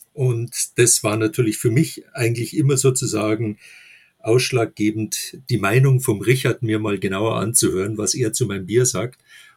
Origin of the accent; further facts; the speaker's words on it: Munich, Bavaria, Germany; ich bin waschechter Münchner und bin hier geboren, aufgewachsen und bin nach über 50 Jahren mal rausgezogen in den Speckgürtel von München. Bin im Nordosten von München, ganz in der Nähe von der Schweiger Brauerei